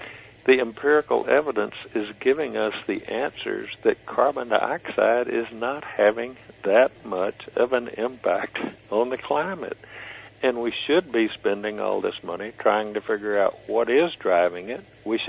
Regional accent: Texas, United States; And I grew up in Texas, and I'm an old dude that remembers what it was like in the 50s

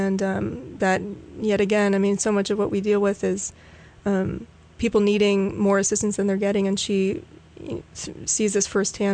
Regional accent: Pleasant Hill, California, United States; born there; I was born in the East Bay area. Mm-hmm. In a little town called Pleasant Hill.

